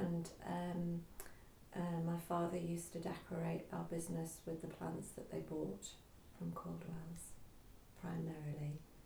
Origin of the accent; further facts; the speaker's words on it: Hale Barns, North West England, United Kingdom; also born or lived in Prestwich; I was born in Prestwich, but we moved to Hale Barnes when in the 1950s, and I was a baby, so I have no memories of anything except Hale Barnes.